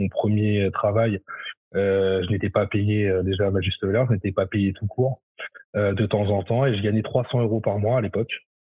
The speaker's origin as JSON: {"language": "French", "region": "Île-de-France", "country": "France", "said": "Donc moi, je suis d'Île-de-France. Donc j'ai vraiment tout quitté pour aller vivre cette aventure-là."}